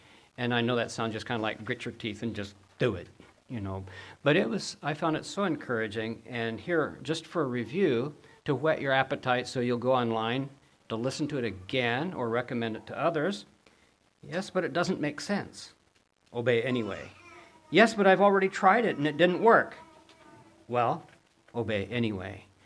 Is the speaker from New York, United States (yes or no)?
yes; Brooklyn, New York, United States; Oh, okay. I'm from Brooklyn, right?